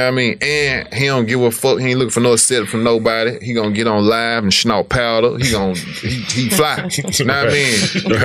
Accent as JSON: {"language": "English", "town": "Memphis", "region": "Tennessee", "country": "United States", "said": "Orange Mound, It's like I'm from South Memphis, brother. Mound 5 minutes away from my hood."}